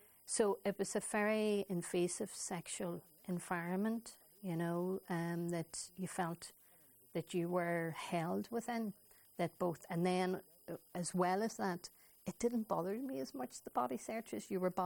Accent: Derry, Northern Ireland, United Kingdom; I would describe it as a child of the Battle of the Bogside.

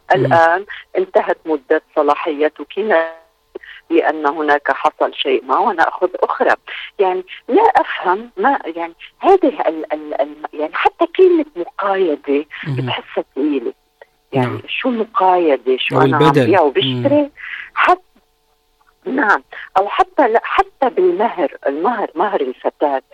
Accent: South Lebanon, Lebanon; أنا كبنت ابنة الجنوب لا يوجد لدينا هذا

